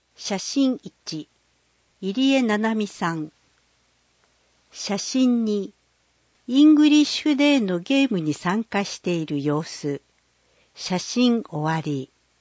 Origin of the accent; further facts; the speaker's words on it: Osaka, Japan; 平成16年、2004年9月、私は城東区で生まれ育ちました。今でも城東区に住んでおり